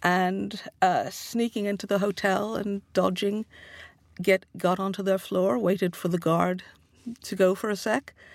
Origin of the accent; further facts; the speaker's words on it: Montreal, Quebec, Canada; I grew up in Montreal